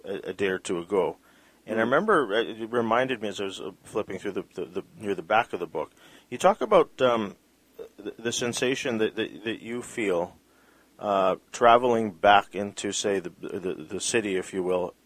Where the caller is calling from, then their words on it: Vancouver, British Columbia, Canada; you know, I'm talking from Vancouver, and it's not terribly far from the Great Bear Rainforest.